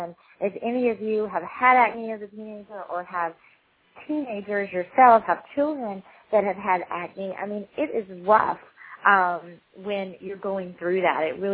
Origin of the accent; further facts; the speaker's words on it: Texas, United States; because I grew up in Texas, and I ate a lot of meat and a lot of cheese and a lot of mashed potatoes